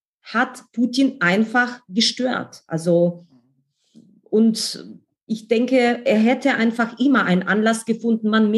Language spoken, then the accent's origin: German; Ukraine; ich komme aus der Ukraine